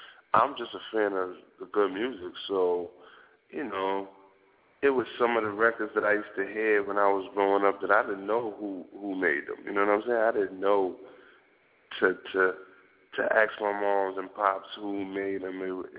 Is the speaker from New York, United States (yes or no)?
yes; Queens, New York, United States; I'm from Queens. I'm from Queensbridge, New York.